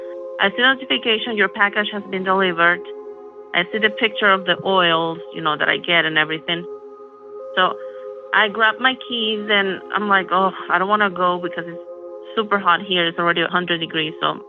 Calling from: Utah, United States; Hi, Derek. … I'm calling you from Utah.

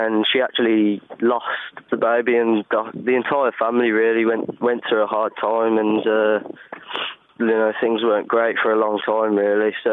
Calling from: Wales, United Kingdom; I'm just calling from Wales.

